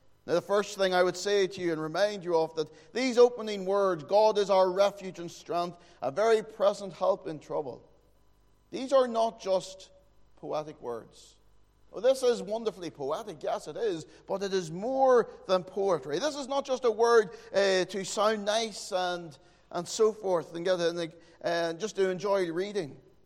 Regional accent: Northern Ireland, United Kingdom; accent: Fermanagh; Now, I don't know if you understand my Fermanagh accent that well or not.

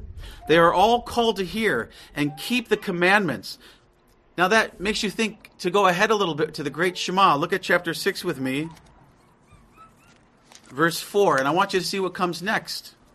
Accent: United States; born there; I was born in America

